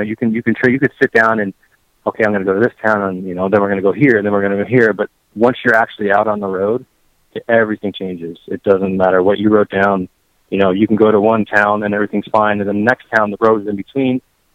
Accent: New Jersey, United States; Yeah, I'm from New Jersey, but I have a lot more friends and family, you know, mm-hmm. in the California side than, you know, in Florida.

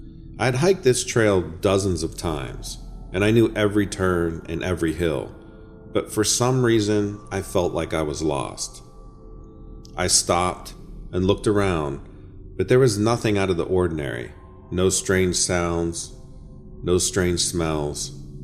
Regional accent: Montana, United States; I grew up in Montana, just outside of the park.

